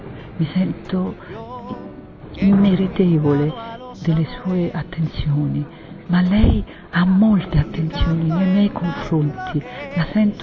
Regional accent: Rome, Lazio, Italy; vengo da Roma, abito qui a Roma, sono italiana quindi

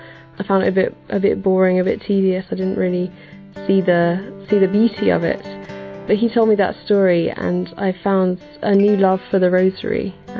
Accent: London, United Kingdom; I am from London and I'm 22 years old.

